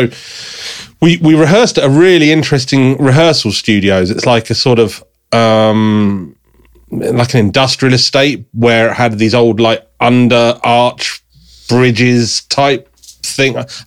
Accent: England, United Kingdom; But that's because I'm English and we're still fighting off medieval diseases.

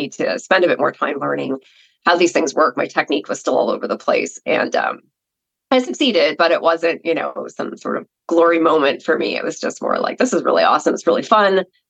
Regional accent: Canada; as a Canadian

